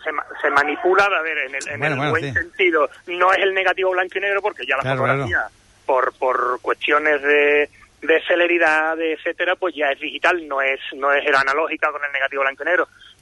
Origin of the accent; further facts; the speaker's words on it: Seville, Andalusia, Spain; obviamente pues es bastante subjetivo porque soy de Sevilla, somos de Sevilla